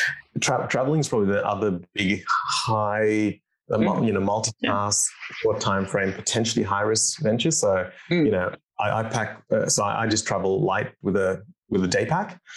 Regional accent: Australia; We were raised in Australia, we're doctors

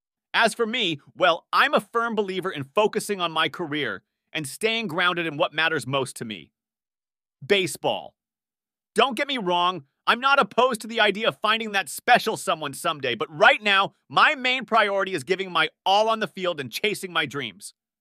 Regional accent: Moscow, Russia; These changes have undoubtedly had a profound impact on me as a young man growing up in Moscow. Living in a more open and democratic Russia provided me with greater opportunities for education, personal growth, and exposure to diverse perspectives.

